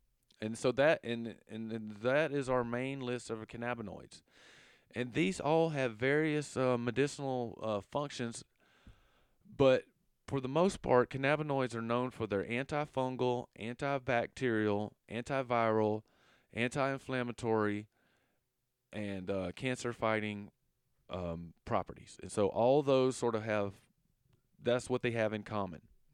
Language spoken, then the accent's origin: English; the South, United States; accent: southern; CBG, I have a hard time saying that with my southern accent.